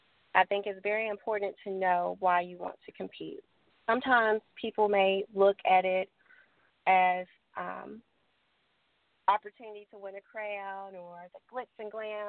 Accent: Murfreesboro, Tennessee, United States; I'm 23 years old. I am from Murfreesboro, Tennessee, right outside of Nashville.

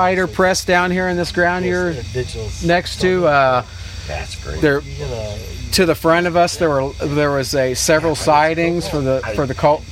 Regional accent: Makanda, Illinois, United States; Yeah, I grew up in Makanda. Makanda has there's a lot of history here.

